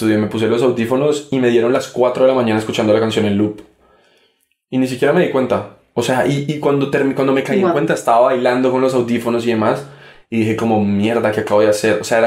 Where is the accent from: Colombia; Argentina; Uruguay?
Colombia; Ibagué, Tolima; Yo soy de Colombia, de Ibagué